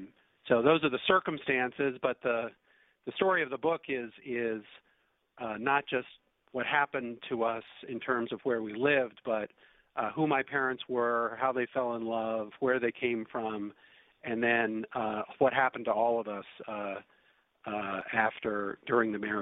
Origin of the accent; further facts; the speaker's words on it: Lower Merion, Pennsylvania, United States; born there; Well, I was born in Lower Merion, Pennsylvania. My parents were living in Swarthmore, Pennsylvania at the time, which is where they met.